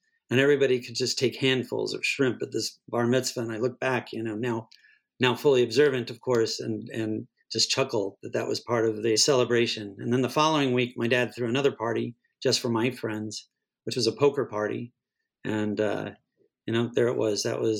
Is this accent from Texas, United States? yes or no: no; Scottsdale, Arizona, United States; I grew up in Scottsdale, Arizona.